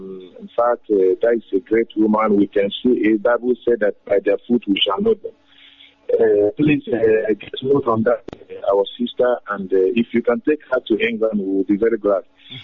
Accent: Alo, Anambra, Nigeria; now in France; calling from France. Thank you very much. I'm from Alo in the government area in Anambra State.

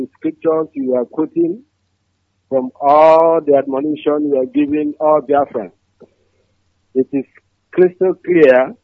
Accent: Aba, Abia, Nigeria; English is a second language; I'm from Aba.

